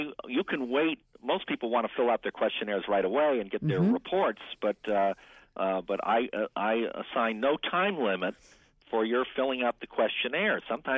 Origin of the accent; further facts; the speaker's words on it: Washington, District of Columbia, United States; I grew up in Washington